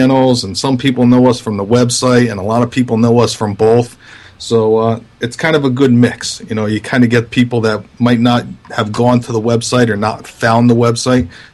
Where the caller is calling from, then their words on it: Stockton, California, United States; I am in Stockton, California.